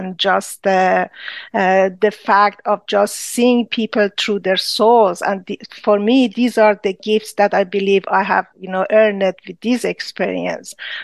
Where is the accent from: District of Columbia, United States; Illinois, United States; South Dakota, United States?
District of Columbia, United States; Washington; the upcoming, you know, IANS conference in Washington, D.C., which is my hometown